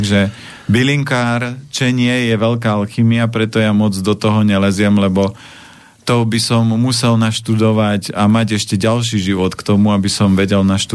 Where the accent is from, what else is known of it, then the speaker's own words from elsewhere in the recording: Žilina Region, Slovakia; ja pochádzam z Oravy